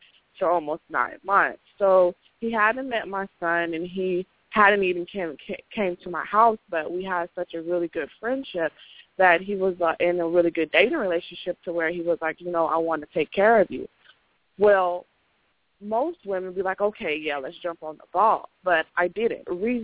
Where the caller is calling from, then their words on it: Dallas, Texas, United States; I'm calling from Dallas.